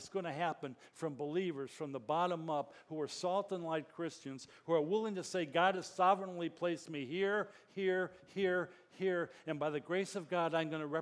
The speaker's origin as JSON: {"language": "English", "town": "Detroit", "region": "Michigan", "country": "United States", "tie": "born or raised there", "said": "I grew up in Detroit, Michigan. Except for 1 year, all my roommates in college were men of color."}